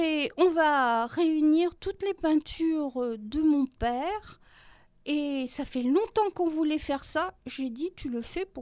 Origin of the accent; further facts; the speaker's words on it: Grand Est, France; moved away; je suis pas du tout d'ici. Je suis une bonne Lorraine, et je suis là comme depuis 40 ans, plus même. Mais ça fait, oui, depuis 1970